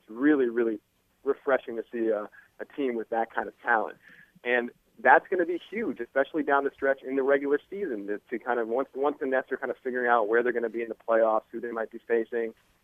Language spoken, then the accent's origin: English; Verona, New Jersey, United States; there's one I grew up with in Verona, New Jersey, named Ray's Pizza.